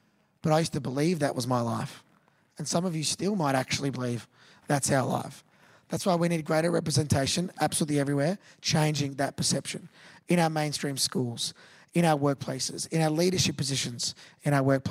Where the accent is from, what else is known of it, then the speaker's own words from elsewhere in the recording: Australia; If you don't know what that is, I'm an Australian wanker.